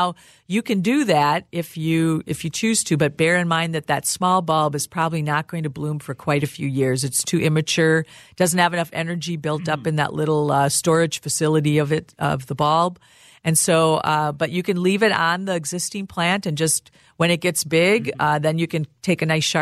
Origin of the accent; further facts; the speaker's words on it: Rochester, Minnesota, United States; born there; I'm a Minnesotan. I was born in Rochester.